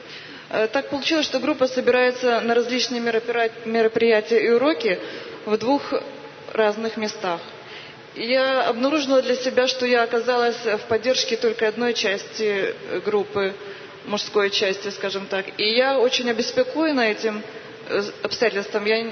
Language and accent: Russian; Ukraine; из Украины.